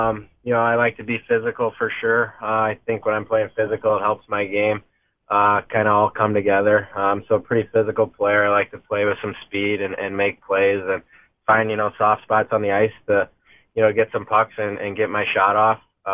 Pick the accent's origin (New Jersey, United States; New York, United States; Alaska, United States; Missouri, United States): Missouri, United States; St. Louis; I was fortunate enough when I was actually growing up in St. Louis, you know, right when I was diagnosed, being a Blues fan